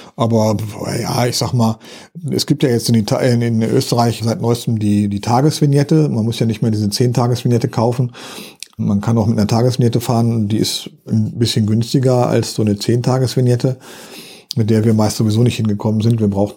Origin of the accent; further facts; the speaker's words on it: Lower Saxony, Germany; wir kommen ja aus der Nähe von Hannover, aus dem Großraum